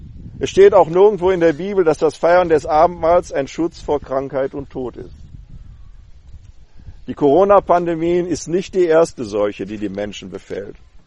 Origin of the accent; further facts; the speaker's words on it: Wuppertal, North Rhine-Westphalia, Germany; ein Pastor der Baptisten in Wuppertal-Barmen aus meiner Heimatstadt